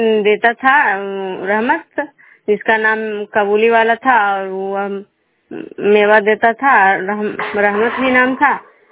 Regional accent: Bihar, India

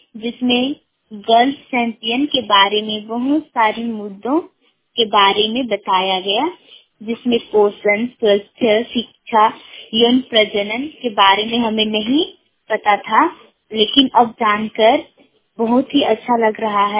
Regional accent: Basia, Jharkhand, India; मैं जिला गुमला प्रखंड बसिया की रहने वाली हूँ।

